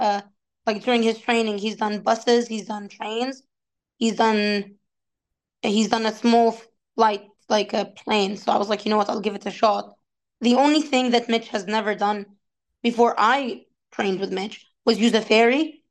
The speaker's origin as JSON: {"language": "English", "country": "Jordan", "said": "I'm originally from Jordan, so an international student"}